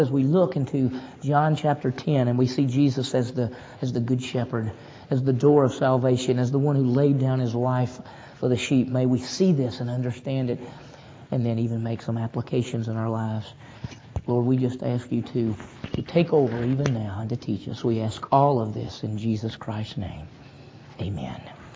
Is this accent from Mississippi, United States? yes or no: yes; Meridian, Mississippi, United States; I grew up in Meridian, Mississippi, which was about 50,000. And I was a city guy.